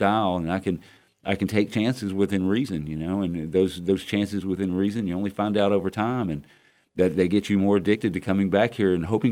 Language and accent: English; Dallas, Texas, United States; I ain't from around these parts, Jerry.